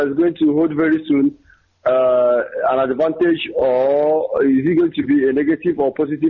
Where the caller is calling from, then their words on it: Malaysia; I'm calling from Malaysia.